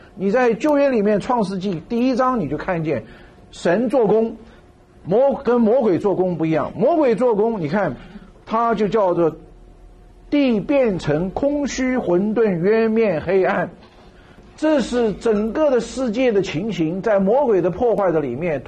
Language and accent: Chinese; China; 那么对于我们中国人来讲的话，我们就是说旗帜鲜明，划清界限，这是我们中国人的话。